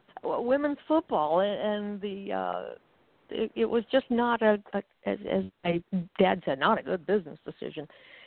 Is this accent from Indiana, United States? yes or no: no; Florida, United States; You know, I grew up in Florida, so that's huge, football.